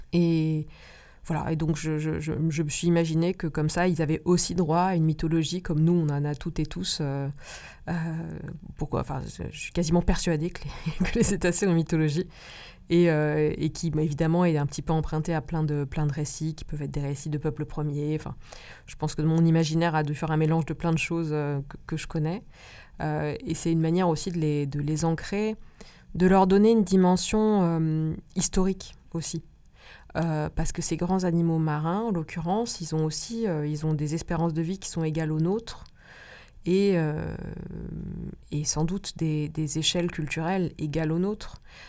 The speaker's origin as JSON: {"language": "French", "region": "Corsica", "country": "France", "tie": "born or raised there", "said": "Moi, je suis née en 76 en Corse. Et au village, franchement, jusqu'au milieu des années 80, franchement, c'était le 19e siècle."}